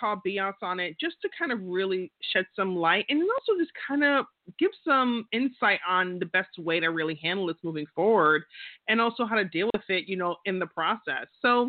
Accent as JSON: {"language": "English", "town": "Queens", "region": "New York", "country": "United States", "said": "I'm from Queens. That's how we do things, you know? We just talk."}